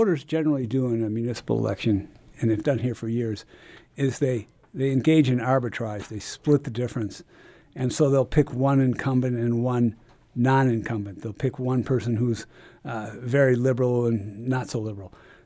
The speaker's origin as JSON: {"language": "English", "town": "Chicago", "region": "Illinois", "country": "United States", "tie": "born or raised there", "said": "I was raised in Chicago, you know, and when I was 13, I knew how much money you had to drop with the alderman to get your driveway curb cut"}